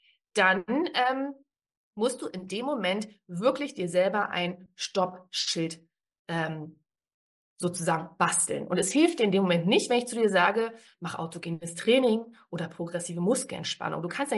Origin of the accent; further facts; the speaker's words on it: Berlin, Germany; ich komme aus Berlin